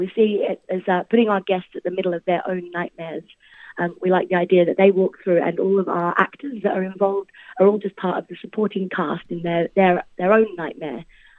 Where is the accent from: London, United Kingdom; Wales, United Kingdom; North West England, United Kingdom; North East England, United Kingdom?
London, United Kingdom; now in Australia; Yeah, I grew up in London and we had Halloween over there.